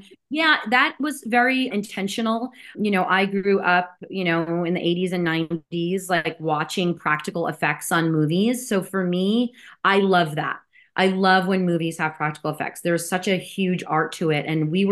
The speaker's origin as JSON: {"language": "English", "region": "New Jersey", "country": "United States", "accent": "Jersey", "said": "I am from the great state of New Jersey."}